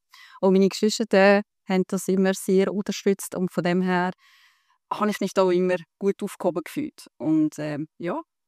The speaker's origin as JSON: {"language": "German", "region": "Lucerne", "country": "Switzerland", "said": "Ich komme aus dem Kanton Luzern, bin in Budisholz daheim"}